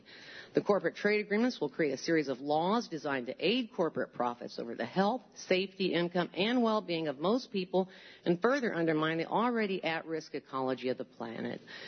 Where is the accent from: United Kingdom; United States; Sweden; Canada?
United States; Ithaca, New York; I'm sorry. … from Ithaca, and I left my notes, so I'm going to just read from this sort of.